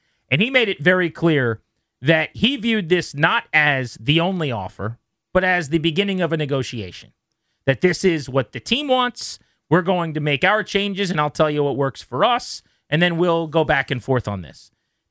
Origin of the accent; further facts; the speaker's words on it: Kentucky, United States; I got a stadium in my home state, the Commonwealth. I don't have to cross the river.